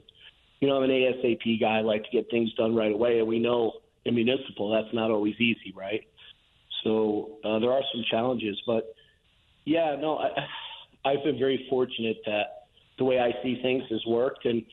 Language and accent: English; Bridgeport, Connecticut, United States; You know, when I grew up in Bridgeport, my father was a firefighter, actually.